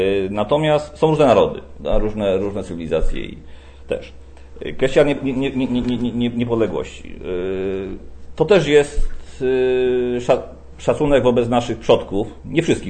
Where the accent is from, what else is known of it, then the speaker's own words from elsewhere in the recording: Lesser Poland, Poland; jestem radnym wojewódzkim, jestem tutaj Małopolaninem